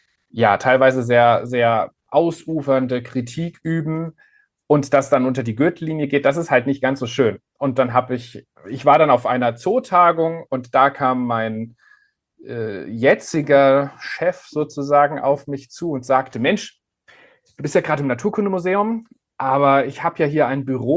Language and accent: German; Hesse, Germany; Ich bin in Mittelhessen aufgewachsen, nahe des Westerwaldes.